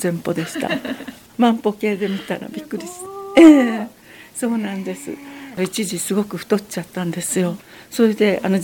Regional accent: Fujisawa, Kanagawa, Japan; 本当に私が生まれ育ったこの町がね、素晴らしい町になることを祈ってます。

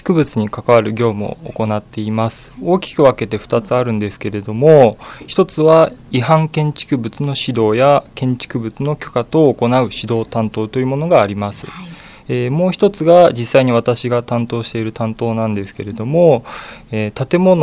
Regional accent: Fujisawa, Kanagawa, Japan; 昔から藤沢市に住んでいまして、地元は藤沢なんですけれども、

